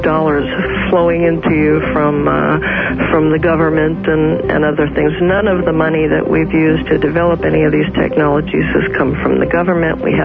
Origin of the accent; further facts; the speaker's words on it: New York, United States; What you mean, because I grew up in New York myself, and so I'm familiar with that.